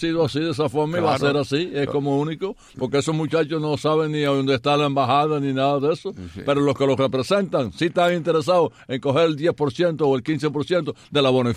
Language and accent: Spanish; Oriente, Cuba; now in Havana, Cuba; cuando yo llegué de Oriente a La Habana, el primer año del 54 para sacar pasaporte, no tenía corbata.